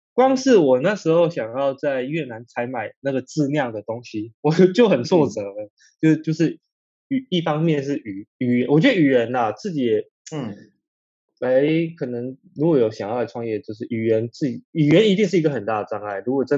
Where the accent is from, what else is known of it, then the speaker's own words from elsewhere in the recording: Taiwan; 然后我一个台湾人，所以就是比较辛苦